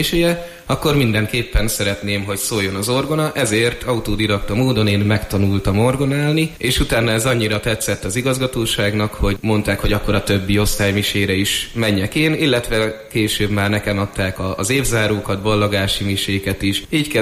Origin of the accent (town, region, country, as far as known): Eger, Heves, Hungary; born or raised there